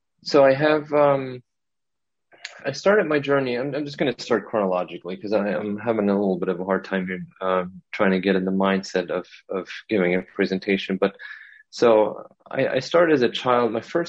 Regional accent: Germany; This is all back in Germany, by the way. I'm from Germany.

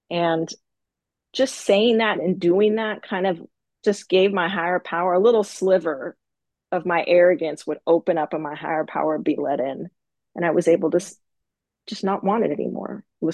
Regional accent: California, United States; I'm from California. I just moved to a time zone closer to her, a couple of years ago, but I've never met her in person.

